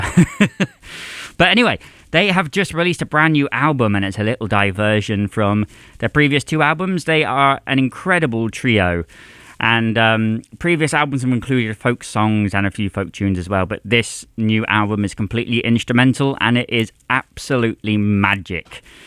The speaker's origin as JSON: {"language": "English", "region": "South West England", "country": "United Kingdom", "accent": "Somerset", "said": "Oh, there's my Somerset accent coming out there."}